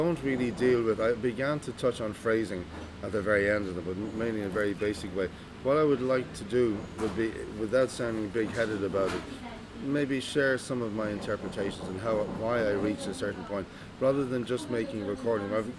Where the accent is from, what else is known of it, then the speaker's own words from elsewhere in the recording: Cleveland, Ohio, United States; I was very lucky in the 60s and 70s, growing up in Cleveland